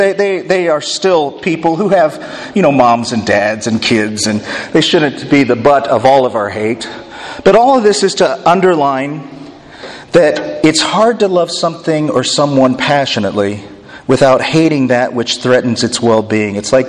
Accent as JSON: {"language": "English", "region": "Indiana", "country": "United States", "tie": "born or raised there", "also_born_or_lived": "Laredo, Texas / Connecticut", "said": "I was born in Laredo, Texas. I lived most of my life in Indiana. Spent a couple years in Connecticut and then moved here 12 years ago. I'm a transplanted Wisconsinite."}